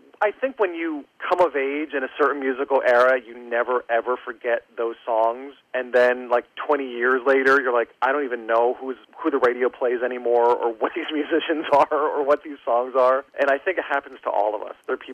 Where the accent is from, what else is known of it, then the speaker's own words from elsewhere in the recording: Pennsylvania, United States; now in New Jersey, United States; I live in New Jersey, but I grew up in Pennsylvania. So whenever I go home, I take Interstate 80 through the Poconos.